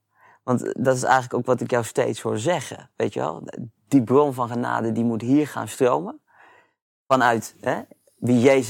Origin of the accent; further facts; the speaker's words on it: Netherlands; En ik denk dat dat voor ons als Nederlanders echt een grote challenge is.